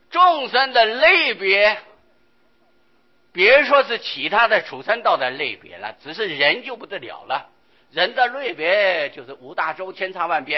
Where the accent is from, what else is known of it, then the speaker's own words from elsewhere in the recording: China; 我们中国人汉民族就是黄皮的啊，黄种的啊